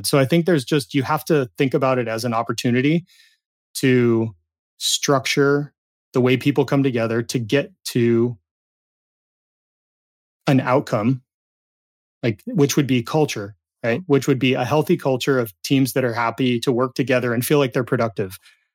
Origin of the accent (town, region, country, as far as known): California, United States; born or raised there